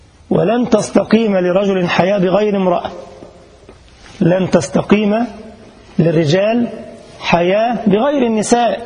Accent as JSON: {"language": "Arabic", "country": "Egypt", "said": "كما يقال عندنا في مصر، زي البلوزة"}